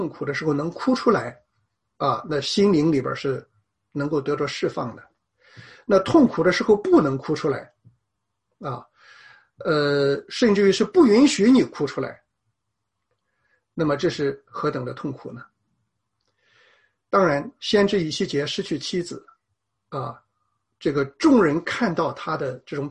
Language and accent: Chinese; China; 我们中国人有一句话啊，叫做出离愤怒，脱离悲伤啊